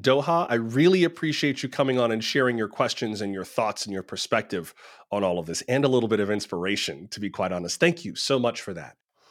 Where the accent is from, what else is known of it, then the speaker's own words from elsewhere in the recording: Florida, United States; also born or lived in California; now in Las Vegas, United States; You know, I'm from Florida, where after Walt Disney showed up, everyone wanted land. I moved to California, which got rich off of gold. I currently live in Las Vegas